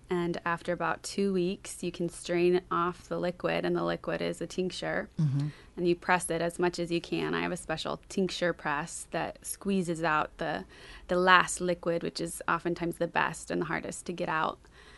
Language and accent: English; Astoria, Oregon, United States; Well, I was born in Oregon. I was born up by Mount Hood, Welch's, and I moved to Astoria when I was 8, so I'm a local here.